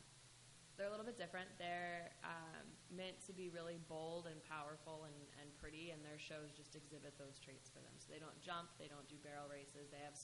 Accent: St. Louis, Missouri, United States; now in New Jersey, United States; No, I'm actually from Missouri originally. I'm from St. Louis, Missouri.

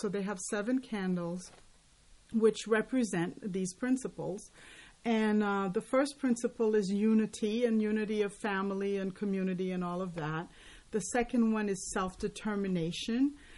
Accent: Haiti; now in United States; as a Black person, I'm originally from Haiti, so I wasn't born in the American culture

